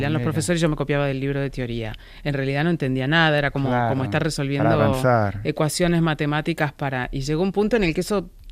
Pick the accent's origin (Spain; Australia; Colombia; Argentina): Argentina; Junín, Buenos Aires Province; now in Buenos Aires, Argentina; cuando me mudé de mi pueblo de Junín a Buenos Aires, yo tomé clases hasta los 17, 18 años.